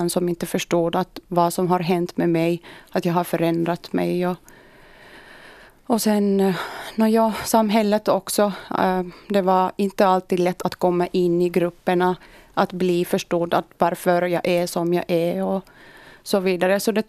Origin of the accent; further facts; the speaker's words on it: Iraq; now in Espoo, Finland; Jag kom till Finland 1995 från Irak. Jag är kurd. Bodde här några år med min farbrors familj. Sen fick jag min familj hit och har gått i skolan här.